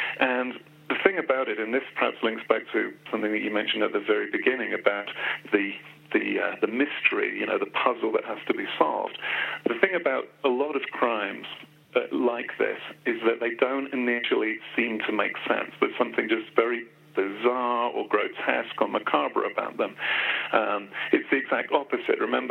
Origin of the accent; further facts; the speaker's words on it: Birmingham, West Midlands, United Kingdom; born there; I was born in Birmingham, England